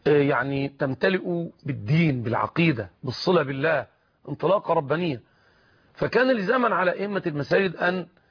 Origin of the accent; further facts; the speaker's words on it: Egypt; في بلادنا مصر